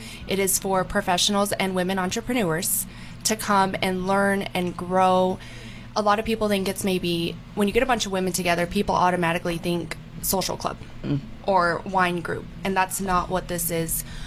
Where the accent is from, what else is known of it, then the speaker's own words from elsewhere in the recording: Alamogordo, New Mexico, United States; I was born and raised in Alamogordo. I graduated from Tularosa High School.